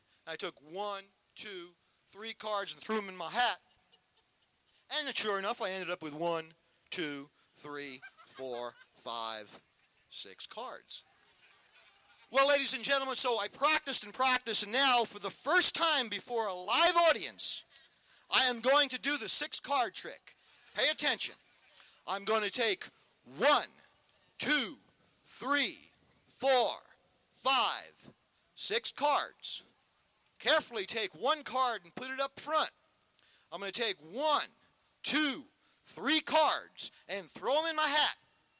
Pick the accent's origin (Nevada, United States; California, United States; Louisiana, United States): Louisiana, United States; New Orleans; I'm a magician. I'm from New Orleans, and I'm not competition for you.